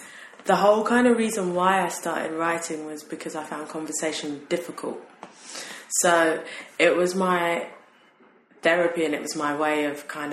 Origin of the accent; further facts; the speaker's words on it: London, United Kingdom; My parents are from Ghana, which is where I shot the video for … I was born and raised in London, and it's interesting because I am a Londoner